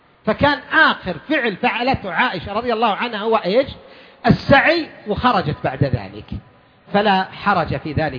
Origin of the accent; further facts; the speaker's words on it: Al-Qassim, Saudi Arabia; حنا على ما قال في مثلا عندنا بالقصيم